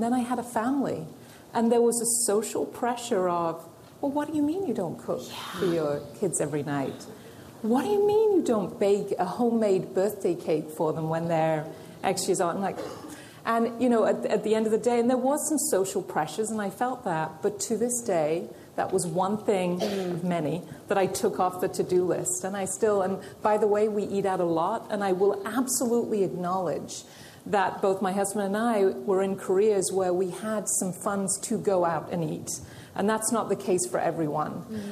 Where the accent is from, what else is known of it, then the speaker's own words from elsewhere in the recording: United Kingdom; Yes, I'm British.